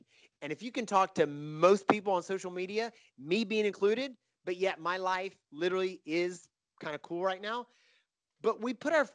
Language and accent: English; North Carolina, United States; I'm an Irish German from North Carolina with an accent, you know?